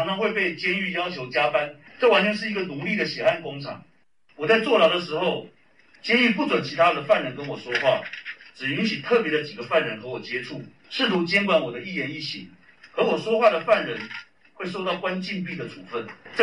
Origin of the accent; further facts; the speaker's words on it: Taiwan; 因为我没有忘记我是台湾人，自认没有对不起台湾。